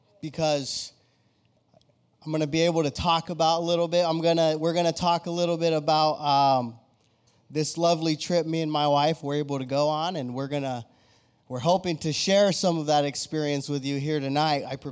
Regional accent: United States; I'm half Mexican and I'm half Guatemalan. But I'm also an American, and I am thankful.

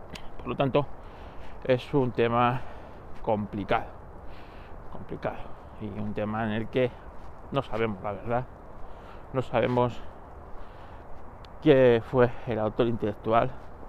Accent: Spain; para mí, como español, es muy triste

